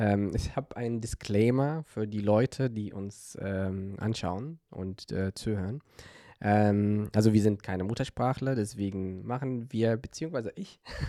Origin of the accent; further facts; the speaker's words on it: Hebron, West Bank, Palestine; German is a second language; moved away as an adult; also born or lived in Jerusalem; now in Hamburg, Germany; Ich komme aus Hebron in Palästina, aus Palästina, Westjordanland. Ja, ich lebe seit ungefähr 6 Jahren in Hamburg.